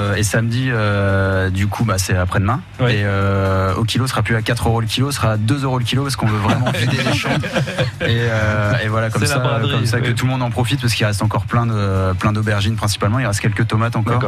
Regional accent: Hauts-de-France, France; je viens du Nord

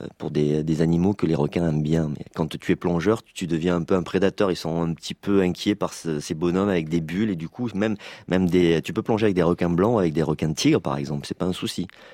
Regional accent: South-West France, France; Je viens du Sud-Ouest

